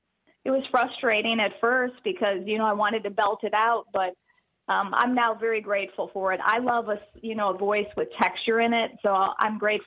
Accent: Chicago, Illinois, United States; I grew up in Chicago, Illinois. So we spent summers in Wisconsin.

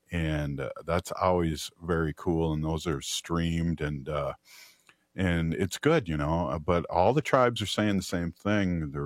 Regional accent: St. Paul, Minnesota, United States; Well, and then I was brought up in St. Paul, and all my friends were Irish Catholics

